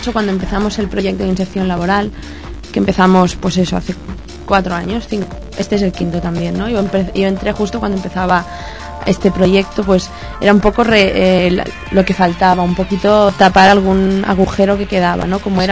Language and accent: Spanish; Barcelona, Catalonia, Spain; yo soy de aquí, de Barcelona.